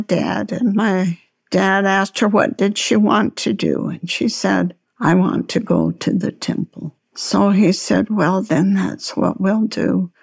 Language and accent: English; Ogden, Utah, United States; I grew up in Ogden, and I went to the Lorne Farr School, and I lived on 22nd Street. At first, we lived on Jackson and 22nd, and we lived in the 13th Ward.